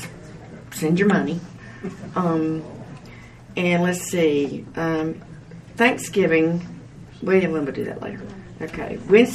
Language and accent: English; the South, United States; Any of yous? Sorry. I am from the South. Where did that come from? Any of y'all need to vote